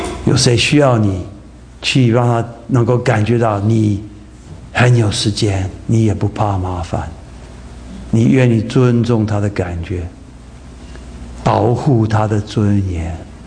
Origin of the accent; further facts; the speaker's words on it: Taiwan; 我们台湾话说紧加厚